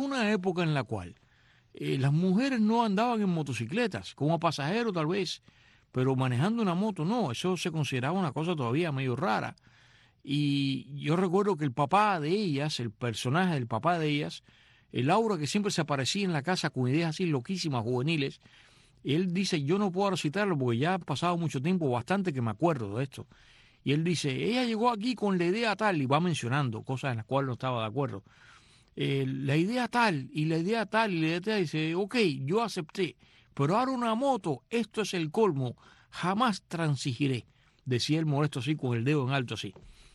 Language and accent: Spanish; Matanzas, Cuba; yo tenía todas esas revisticas que mi mamá me las compraba de niño, pero se quedaron en Cuba. E incluso se quedaron en la casa de Matanzas